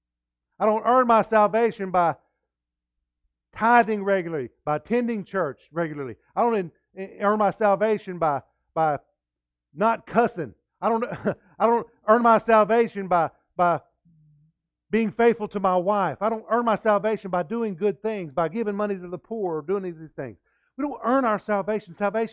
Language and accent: English; Fort Stockton, Texas, United States; I was born and raised out in Fort Stockton, and we would walk everywhere out there in the rocks and the pavement.